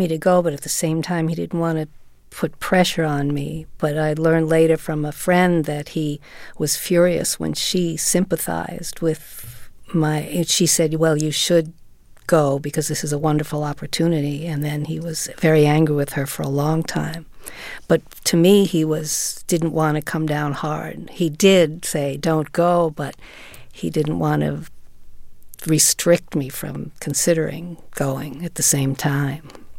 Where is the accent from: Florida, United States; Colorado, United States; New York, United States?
New York, United States; New York City; because I was from New York City also, you know